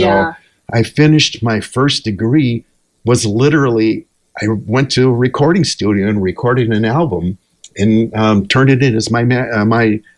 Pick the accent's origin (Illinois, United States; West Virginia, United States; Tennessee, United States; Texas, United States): Illinois, United States; Champaign-Urbana; One of the reasons that I circled college towns is I grew up in Champaign-Urbana, which is the University of Illinois.